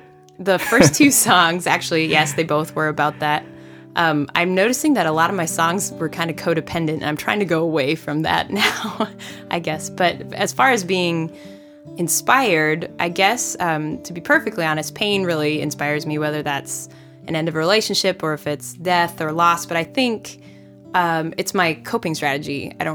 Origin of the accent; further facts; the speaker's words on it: North Dakota, United States; now in San Diego, United States; I'm actually from North Dakota. And so this is my 4th year here.